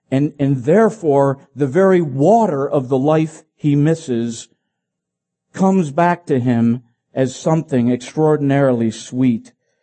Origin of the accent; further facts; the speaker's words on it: Philippines; I grew up in the Philippine Islands, so, you know, like mangoes, that certain tastes could bring me back, right?